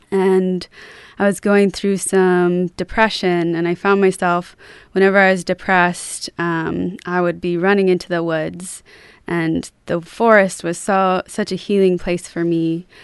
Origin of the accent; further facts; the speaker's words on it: Astoria, United States; I was really sick growing up in Astoria.